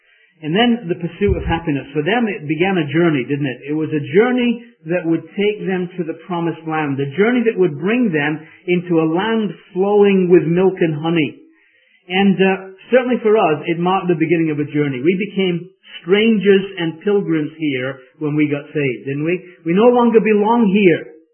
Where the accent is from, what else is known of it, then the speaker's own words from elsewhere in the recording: England, United Kingdom; I don't know why I'm talking about this as an Englishman.